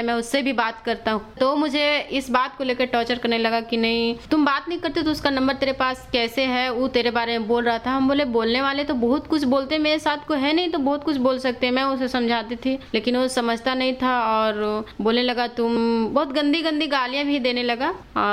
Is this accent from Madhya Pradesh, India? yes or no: no; Itkhori, Jharkhand, India; मैं इटखोरी से हूँ।